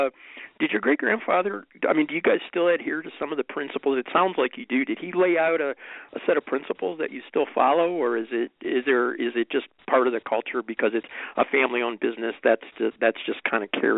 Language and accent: English; Detroit, Michigan, United States; I grew up in Detroit, and there were White Castles all over the place